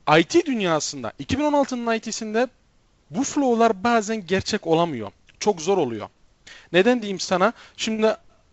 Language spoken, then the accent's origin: Turkish; Brussels, Brussels-Capital Region, Belgium; Değilim. Belçika, Brüksel. Doğma büyüme buralıyım.